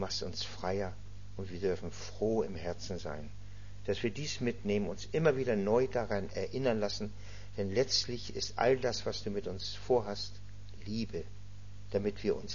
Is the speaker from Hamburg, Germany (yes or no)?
yes; Hamburg, Germany; Ich bin ja zur Hälfte aus Sachsen, weil meine Frau dort herkommt. Ich bin Hamburger.